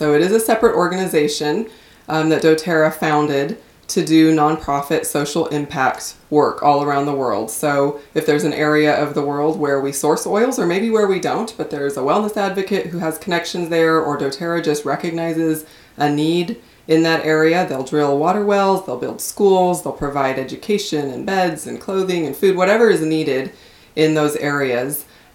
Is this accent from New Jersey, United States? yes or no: no; Montana, United States; So a friend of mine that I grew up with in Montana, Tanya Cottrell, started using essential oils